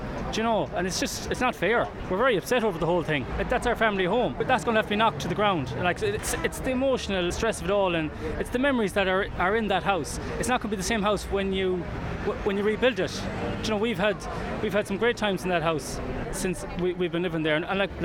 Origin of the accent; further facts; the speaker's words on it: Connacht, Ireland; I'm from Mayo.